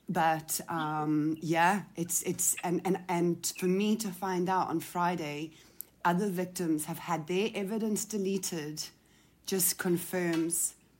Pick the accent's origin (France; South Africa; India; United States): South Africa; I'm Afrikaans. I'm South African.